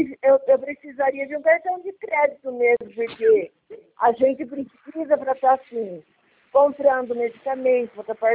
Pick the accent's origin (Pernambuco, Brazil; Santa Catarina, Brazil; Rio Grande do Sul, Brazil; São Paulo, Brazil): São Paulo, Brazil; São Carlos; Ah, eu sou de São Carlos.